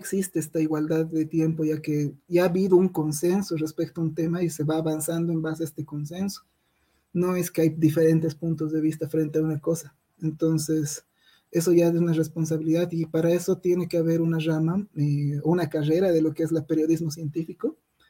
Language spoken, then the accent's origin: Spanish; Cochabamba, Bolivia; especialmente como yo soy cochabambino, aquí siempre estamos con el lío de la Laguna Lalay